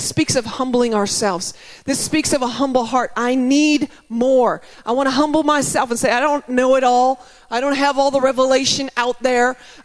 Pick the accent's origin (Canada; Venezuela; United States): Canada; I'm just being too Canadian.